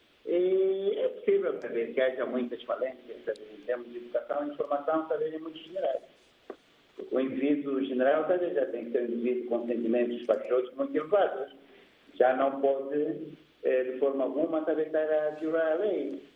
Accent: Angola; eu sou angolano.

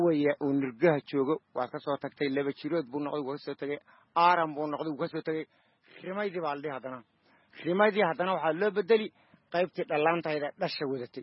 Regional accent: Gode, Somali Region, Ethiopia; Marka waxaan ku soo barbaaray Itoobiya oo ku gaaray ilaa 3 jir

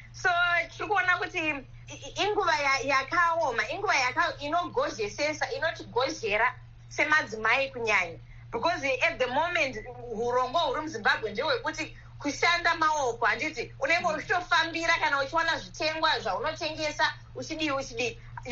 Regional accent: Zimbabwe; born or raised there

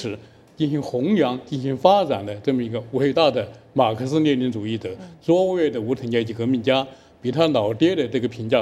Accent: Chongqing, China; 我们从小在那儿长大

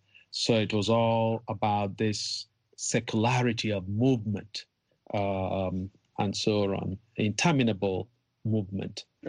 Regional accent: Nigeria; magazines in Nigeria my last year in high school. My piece was carried by a major state newspaper in my home state.

